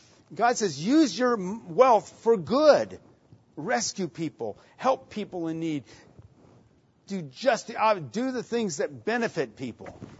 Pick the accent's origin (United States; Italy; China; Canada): Italy; for us to have an experience of a Christian camp as we were kids growing up in Italy.